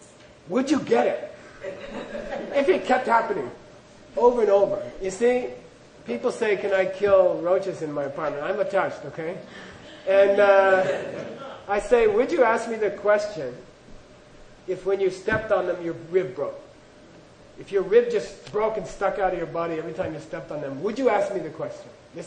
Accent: United States; Rinpoche, you know, I'm American.

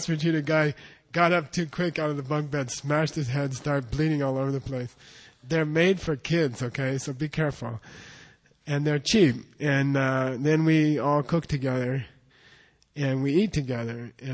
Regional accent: Phoenix, Arizona, United States; Everyone from Phoenix, I grew up in Phoenix. No fool stays here in the summer, okay?

